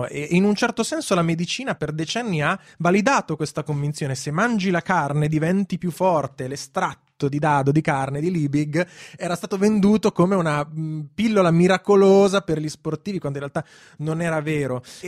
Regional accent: Cremona, Lombardy, Italy; Io sono di Cremona

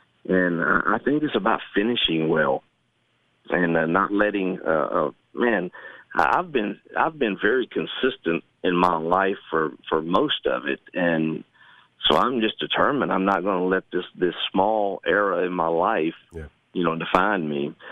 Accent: Mississippi, United States; And, I got back to Mississippi, my home state

